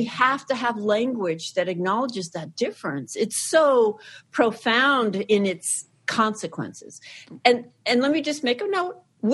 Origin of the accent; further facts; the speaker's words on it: Canada; I'm from Canada.